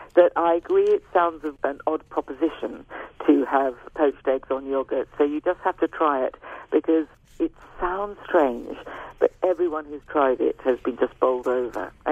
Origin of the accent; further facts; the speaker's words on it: United Kingdom; I'm British.